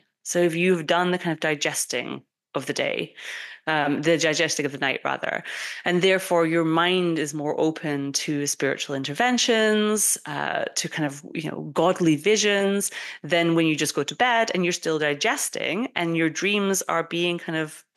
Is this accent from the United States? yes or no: no; United Kingdom; So I, as a British person, really believe in my heart of hearts that cheese gives me strange dreams.